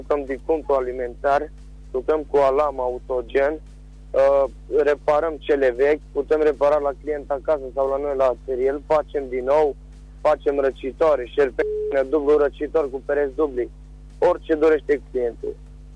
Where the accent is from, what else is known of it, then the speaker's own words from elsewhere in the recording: Reșița, Caraș-Severin, Romania; și sunt din Reșița